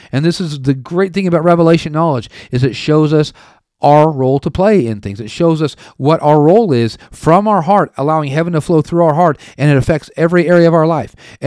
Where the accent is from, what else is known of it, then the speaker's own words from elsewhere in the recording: United States; you know, I'm from America.